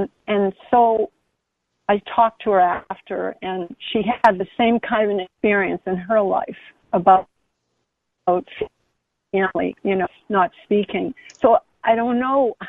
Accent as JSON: {"language": "English", "region": "Massachusetts", "country": "United States", "said": "Okay, I'm from Massachusetts, and my husband passed away in January of 2019."}